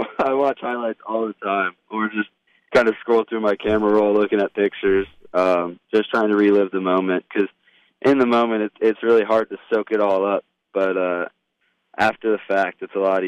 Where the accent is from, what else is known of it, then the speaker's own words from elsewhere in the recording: Nashville, Tennessee, United States; growing up in Nashville, watching Vanderbilt in the College World Series